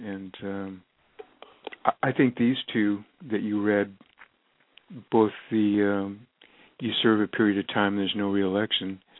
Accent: United States; a lot of us Americans obviously always look to the U.S. government, so forgive us for being too American-centric sometimes

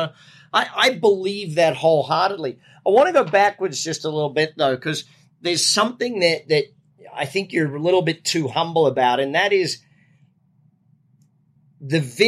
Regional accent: Australia; Yeah, I'm Australian. That's just a natural word.

